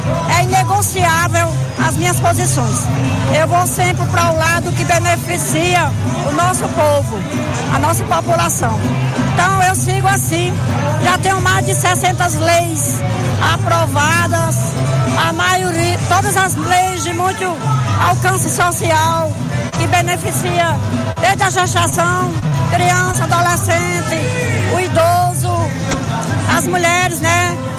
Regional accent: São Fernando, Rio Grande do Norte, Brazil; also born or lived in Caicó; Nasci em casa, não foi nem maternidade. Saí daqui com 5 anos e foi crescida em São Fernando, na zona rural, na fazenda Pitombeira.

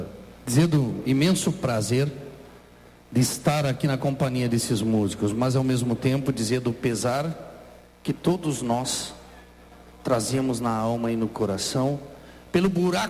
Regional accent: São Luís Gonzaga, Rio Grande do Sul, Brazil; eu sou de São Luís Gonzaga, sou conterrâneo do homem.

